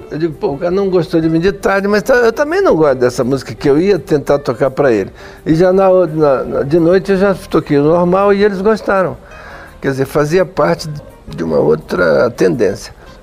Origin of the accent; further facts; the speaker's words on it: Brazil; eu queria arrumar um emprego aqui, tocar piano, sou brasileiro.